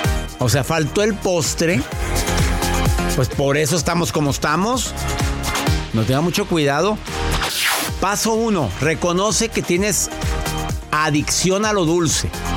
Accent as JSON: {"language": "Spanish", "country": "Mexico", "said": "En mi país, México, la Encuesta Nacional de Salud señala que 12.400.000 personas padecen diabetes"}